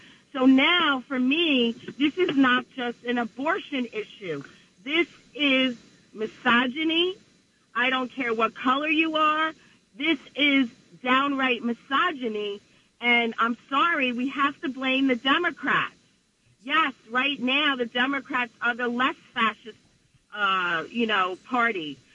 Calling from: New Jersey, United States; from Bergen County.

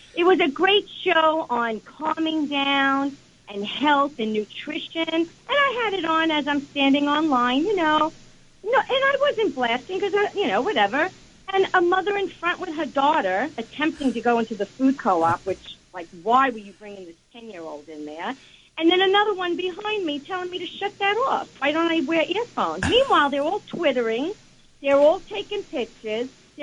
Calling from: Brooklyn, New York, United States; I'm calling from Brooklyn, downtown here, where we all are right now.

